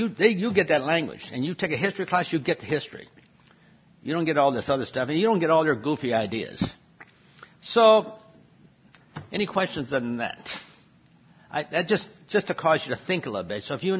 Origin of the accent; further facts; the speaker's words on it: Wisconsin, United States; For example, I was from Wisconsin.